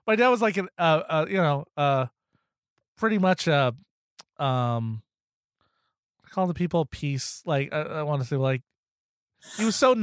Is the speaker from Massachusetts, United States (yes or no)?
yes; Boston, Massachusetts, United States; I'm from Boston.